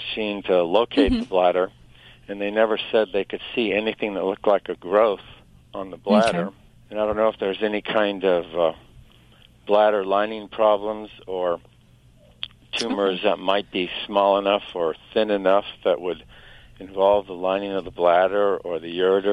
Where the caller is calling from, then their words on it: Santa Barbara, California, United States; Santa Barbara, California.